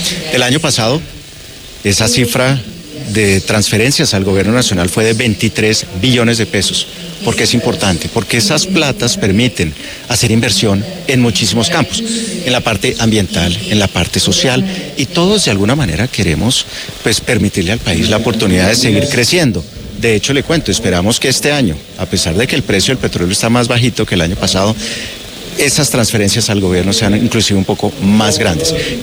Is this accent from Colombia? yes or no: yes; Colombia; es fundamental que como colombianos hagamos lo que sea oportuno y necesario